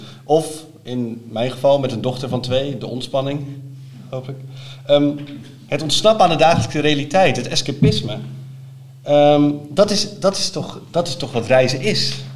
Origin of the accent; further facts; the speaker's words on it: Rotterdam, South Holland, Netherlands; ik kom uit Rotterdam